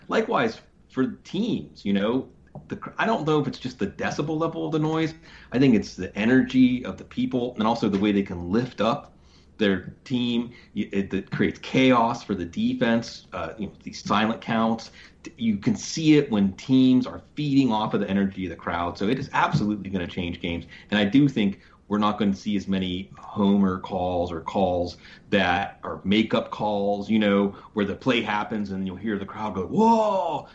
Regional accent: Pittsburgh, Pennsylvania, United States; Because I'm from Pittsburgh, Western Pennsylvania, born and bred.

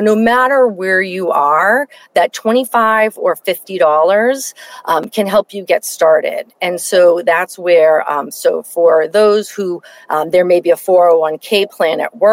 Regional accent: Boston, Massachusetts, United States; also born or lived in New Jersey; So I grew up in Boston. And so, as I mentioned, the youngest of four kids. And so my mom needed to leave my dad. I was about 2 years old. And we moved from New Jersey

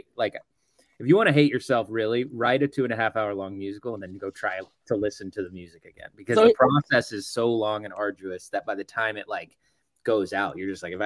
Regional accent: Dallas, Texas, United States; I grew up in Dallas, so I grew up a Mavs fan.

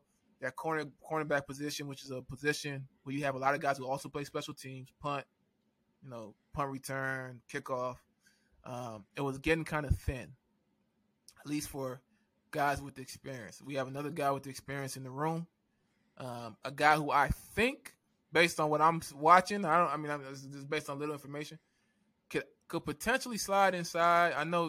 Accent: Nigeria; I'm Nigerian as well, but that doesn't mean I can pronounce every Nigerian last name, right?

